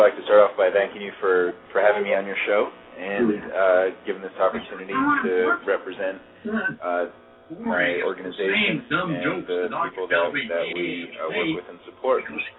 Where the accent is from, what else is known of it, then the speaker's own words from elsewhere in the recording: New Jersey, United States; I was actually born and raised in New Jersey.